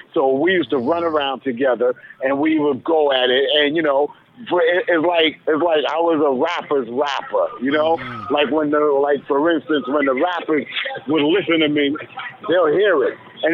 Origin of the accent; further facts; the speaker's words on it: New York City, New York, United States; I was from New York City.